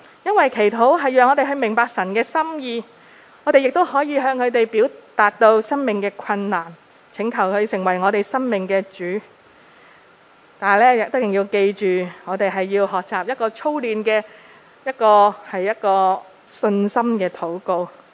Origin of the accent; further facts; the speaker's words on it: China; 我们是中国人不觉得了